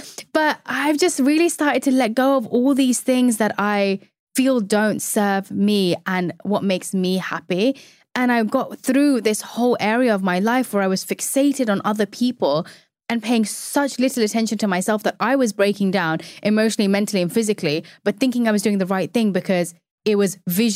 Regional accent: India; And then again, my mom, I didn't get into being a doctor as every Indian wants to be a doctor.

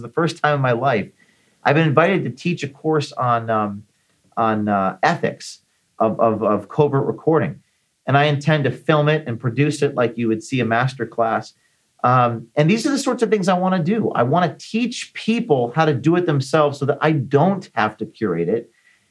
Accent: Ireland; And as an Irishman, I said, well, this offends my heritage.

